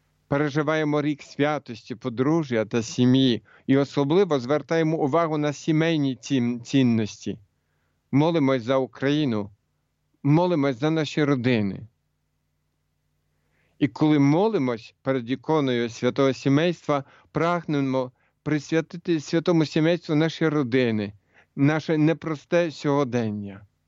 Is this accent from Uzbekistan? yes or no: no; Poland; кожну родину в Польщі, я сам з Польщі, кожну родину в Європі і у світі.